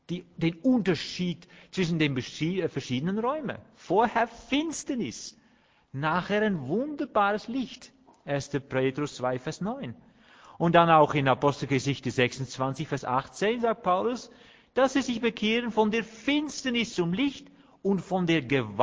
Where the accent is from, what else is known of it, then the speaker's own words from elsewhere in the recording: Netherlands; German is a second language; moved away as an adult; now in Germany; Ich kann das von mir aus so sagen, ich bin ja Holländer.